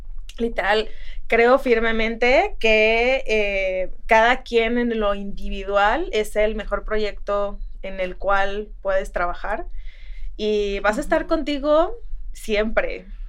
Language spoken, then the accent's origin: Spanish; Ocotlán, Jalisco, Mexico; also born or lived in Guadalajara; now in Mexico City, Mexico; Soy mexicana, nací en Jalisco, en Ocotlán, Jalisco. Ahí crecí. Me vine luego a estudiar a Guadalajara, y aquí viví muchos años.